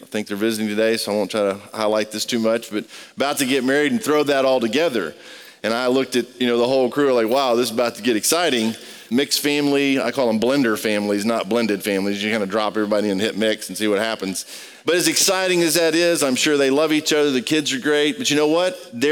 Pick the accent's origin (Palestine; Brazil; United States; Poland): Brazil; moved away; I grew up in Brazil, so that's coffee, the stuff they're serving here.